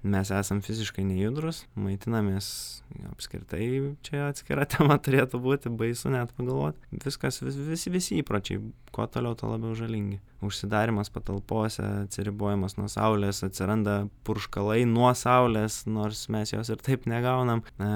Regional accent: Kaunas, Kaunas County, Lithuania; Gimiau augau Kaune, bet turim čia tokį Panemunės šilą, pušyną, tokį gražų

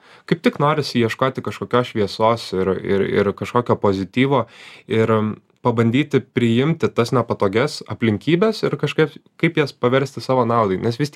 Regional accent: Alytus, Alytus County, Lithuania; aš iš Alytaus

